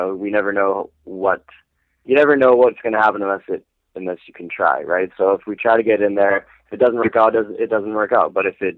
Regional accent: Canada; I'm Canadian.

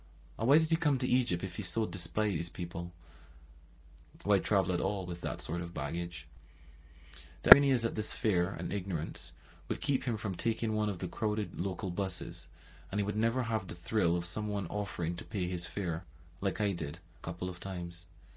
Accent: Barbados; For Radio Brave Seas … from Barbados, in Afric

